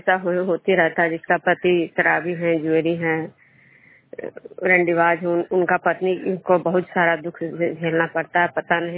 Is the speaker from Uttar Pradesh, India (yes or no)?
no; Vishnupur, Bihar, India